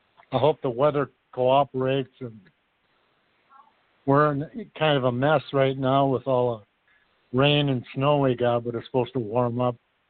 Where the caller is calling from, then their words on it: Minneapolis, Minnesota, United States; I'm calling from Minneapolis.